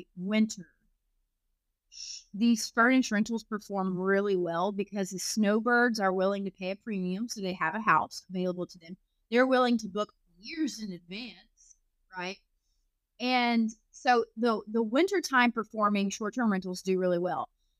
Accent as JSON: {"language": "English", "region": "Alabama", "country": "United States", "said": "I'm from Alabama, so it's not, it don't bother you very much either."}